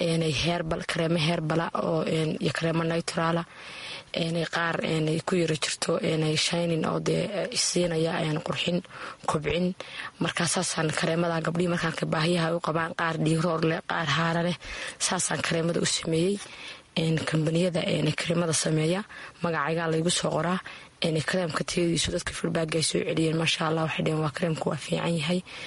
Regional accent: Sool, Somalia; arkay baahiyaha ka jira gobolka Sool, saasaan ugu talagalay inaan dadkayga uga faa'iideeyo, anaan ka faa'iideysto horumar ahaan aan gobolkayga ku soo kordhiyo

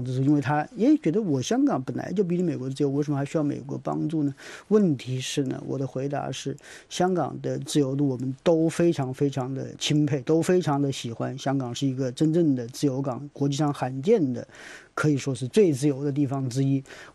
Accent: Wuhan, Hubei, China; now in United States; 他是从我的家乡武汉移民过去的

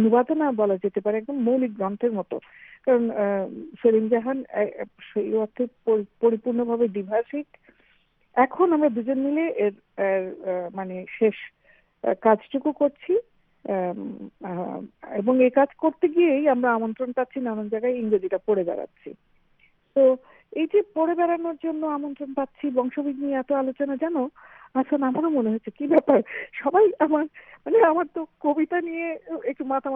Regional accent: Bangladesh; moved away as an adult; now in United Kingdom; সব ছাপিয়ে ওরকম সময় আমি বাংলাদেশ ছেড়ে চলে এলাম বিলেতে পড়াতে।

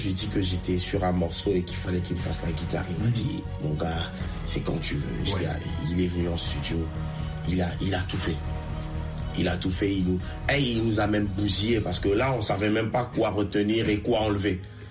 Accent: Kinshasa, DR Congo; now in France; nous, on a grandi à Kinshasa

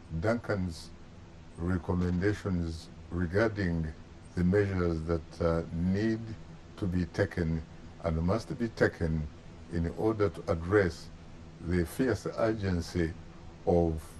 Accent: Kabale, Western Region, Uganda; I come from Kabale, southwestern Uganda

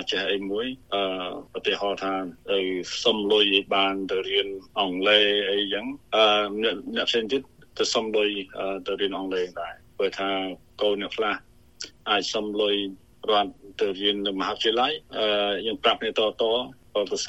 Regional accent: Battambang, Cambodia; born or raised there

